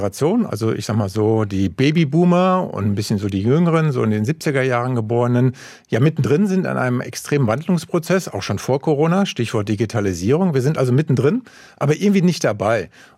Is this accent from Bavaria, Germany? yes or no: no; Frankfurt, Hesse, Germany; Also ich komme aus Frankfurt